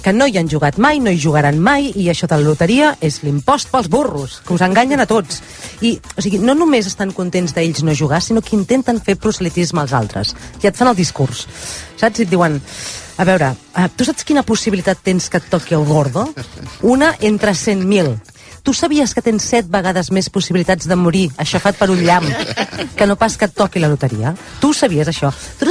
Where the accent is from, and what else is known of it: Catalonia, Spain